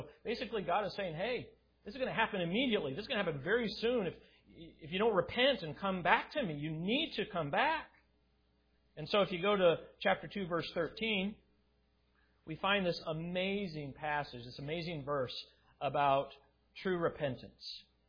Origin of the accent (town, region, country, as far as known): Colorado, United States; born or raised there